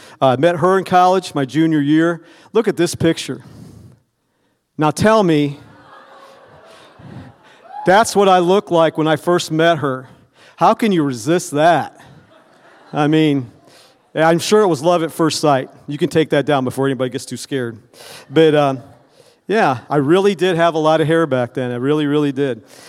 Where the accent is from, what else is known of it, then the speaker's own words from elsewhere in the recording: Mishawaka, Indiana, United States; So I grew up here in Mishawaka and went to Mishawaka High School.